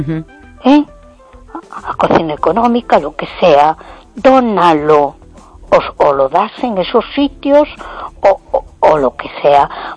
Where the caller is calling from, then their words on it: A Coruña, Galicia, Spain; de Coruña.